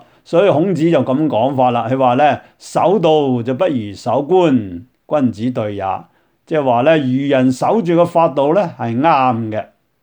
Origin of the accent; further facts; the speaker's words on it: Guangdong, China; 我哋广东人叫做盐蛇。